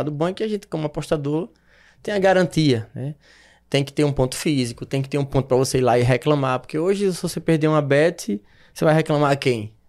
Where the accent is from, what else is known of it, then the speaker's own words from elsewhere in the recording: Aracaju, Sergipe, Brazil; now in Tobias Barreto, Brazil; Eu moro em Tubias Barreto, sou natural de Aracaju, a capital sergipana, mas eu moro em Tubias Barreto, que é uma cidade distante de 120 quilômetros, já divisa com a Bahia